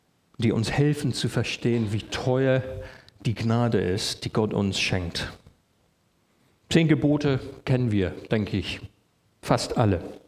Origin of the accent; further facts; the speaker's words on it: England, United Kingdom; German is a second language; now in Germany; Also als Engländer ist das Beispiel schlechthin, ihr kennt unsere Parks und unsere Rasen.